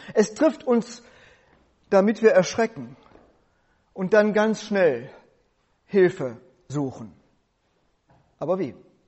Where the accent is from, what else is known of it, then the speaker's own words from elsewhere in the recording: North Rhine-Westphalia, Germany; denn bei uns in Westfalen heißt es, wenn die Großmutter das Enkelkind zu sich ruft: Komm mal bei die Oma.